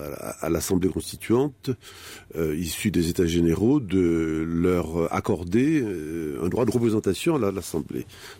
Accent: Haiti; moved away as an adult; now in France; je suis né et j'ai grandi en Haïti, que j'ai quitté il y a 50 ans, mais à l'âge de 20 ans. J'y ai de la famille. C'est dans cette terre que reposent mes parents et mes ancêtres.

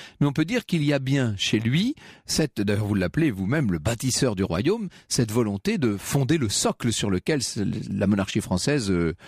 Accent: Poitiers, Nouvelle-Aquitaine, France; Moi, je suis de Poitiers, vous savez, donc ça, forcément, ça crée des liens.

